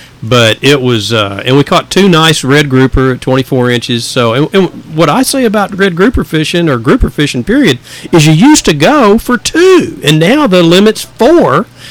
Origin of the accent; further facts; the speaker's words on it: Fort Worth, Texas, United States; moved away as an adult; now in Cape Coral, United States; I lived outside of Fort Worth, Texas for about 35 years. I was born in Fort Worth. I moved to Cape Coral in 2006.